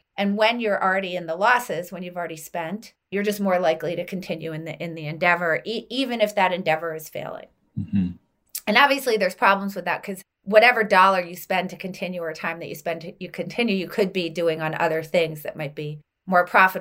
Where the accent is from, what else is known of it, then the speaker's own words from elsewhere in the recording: Philadelphia, Pennsylvania, United States; I'm from Philly. I can't help it.